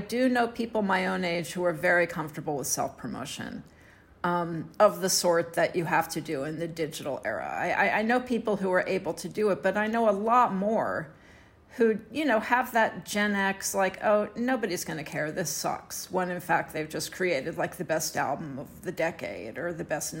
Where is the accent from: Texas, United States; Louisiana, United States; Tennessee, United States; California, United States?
Texas, United States; Houston; in Houston, Texas, my hometown.